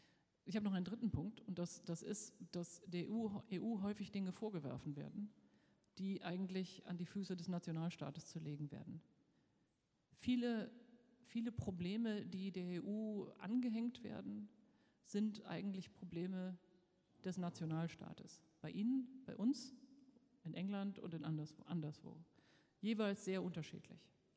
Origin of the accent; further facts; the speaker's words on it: Germany; das sage ich als Deutsche sehr bewusst